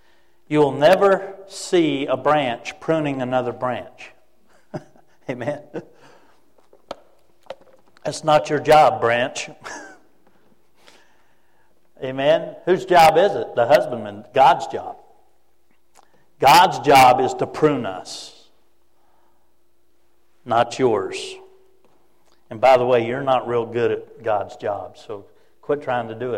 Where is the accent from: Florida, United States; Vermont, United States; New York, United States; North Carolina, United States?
Florida, United States; Also, growing up in Florida, we lived just a few hours from Disney World.